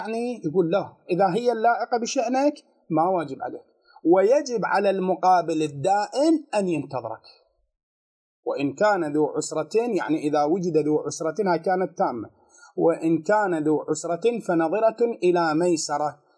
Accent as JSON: {"language": "Arabic", "country": "Iraq", "said": "إحنا كمجتمع عراقي"}